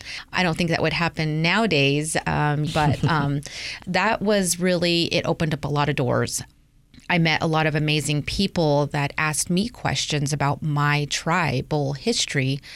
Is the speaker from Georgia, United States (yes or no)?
no; Idaho, United States; And the way I read it was different because I'm Shoshone. I'm from Idaho.